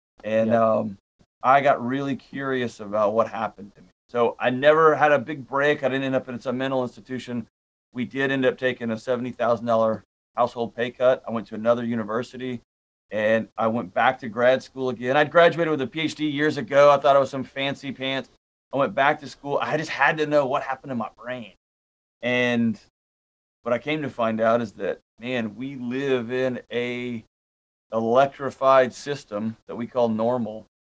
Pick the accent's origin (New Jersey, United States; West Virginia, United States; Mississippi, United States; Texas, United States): Texas, United States; Houston; So I'm a Houston native, grew up, born and raised in Houston.